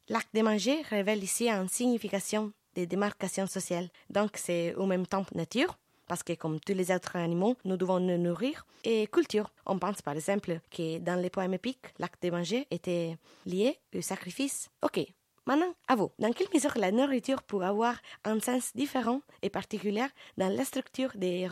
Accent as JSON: {"language": "French", "country": "Italy", "second_language": "French", "said": "Aussi pour moi que je suis italienne."}